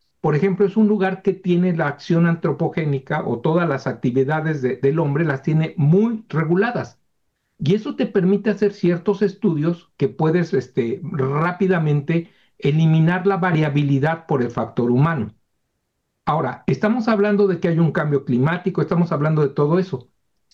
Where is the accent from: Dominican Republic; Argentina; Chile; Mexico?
Mexico; como mexicanos